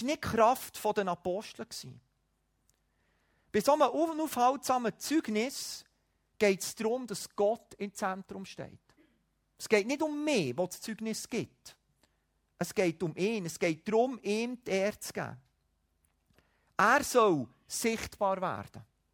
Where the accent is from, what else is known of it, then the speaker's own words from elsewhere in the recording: Switzerland; Ich würde sagen, als Schweizer hat man früher gesagt, wir reden alles nur nicht über Geld, aber über den Glauben reden wir meistens auch nicht.